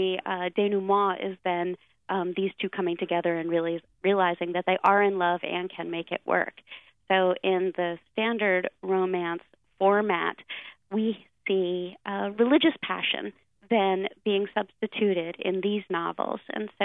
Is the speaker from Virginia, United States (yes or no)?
no; Pennsylvania, United States; because I'm from Lancaster County. And so they've always just been part of the environment. My family landed in that little county about 10 generations ago.